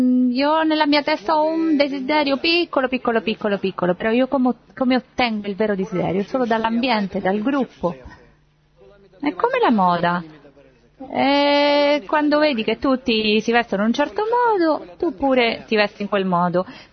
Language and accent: Italian; Turin, Piedmont, Italy; dall'Italia, da Torino. Noi siamo venuti qui 50 persone dall'Italia.